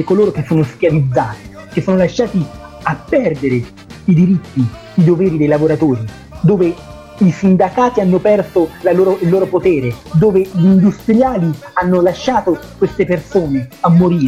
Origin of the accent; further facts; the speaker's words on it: Apulia, Italy; Io sono pugliese, non sono di Rovigo